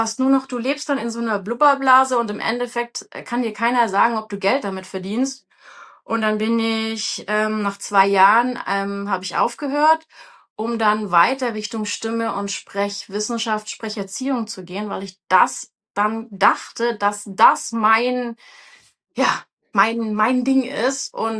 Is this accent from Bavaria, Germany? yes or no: no; Friedrichshafen, Baden-Württemberg, Germany; 1985 am Bodensee, da gab es noch nicht die Kultur, die es heute in Friedrichshafen gibt, wo ich geboren bin.